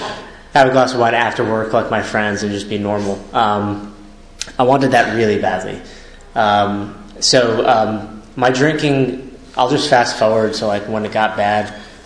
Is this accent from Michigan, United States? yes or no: no; New York, United States; I grew up in Long Island, I sort of had a normal upbringing